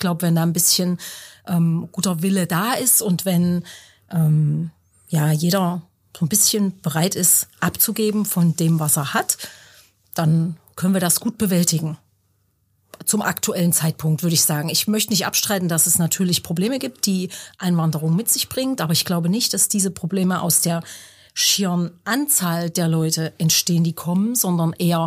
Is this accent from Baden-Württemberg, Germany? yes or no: no; Leipzig, Saxony, Germany; born there; ich bin 52 Jahre alt, gleich fast 53. Ich bin in Leipzig geboren, bin nach der Wende aus Leipzig weggegangen, war viele Jahre in anderen Regionen Deutschlands und der Welt und bin jetzt aber seit über 20 Jahren oder knapp 20 Jahren wieder in Leipzig